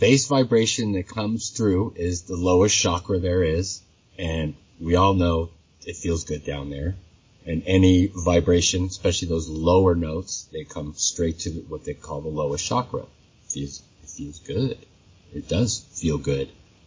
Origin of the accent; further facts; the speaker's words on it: San Francisco, California, United States; I grew up in the Castro. Very aware of what you're talking about.